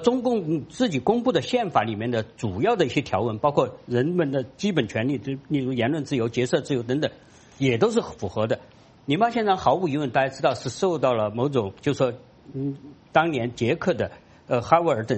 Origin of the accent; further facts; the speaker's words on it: China; 就是说我们中国人也是人